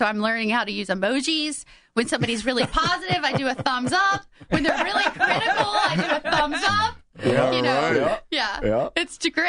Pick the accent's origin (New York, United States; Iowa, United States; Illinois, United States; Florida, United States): Florida, United States; Plant City; Yeah. I grew up in Plant City, Florida, which is a small town right outside Tampa, really close to here. You probably know where it is.